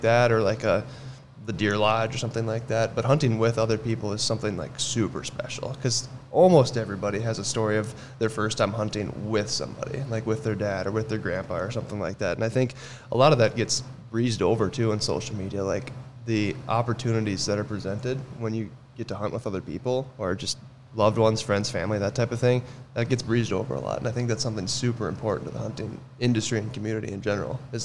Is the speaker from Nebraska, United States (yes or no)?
no; South Dakota, United States; I'm from South Dakota. Like, I sit in the whitetail woods.